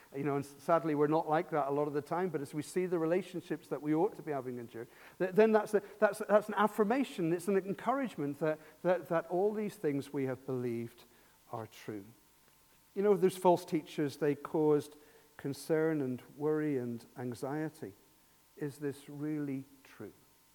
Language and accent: English; Ireland; I was raised in Catholic Ireland, where constantly you're talked about the separation from God.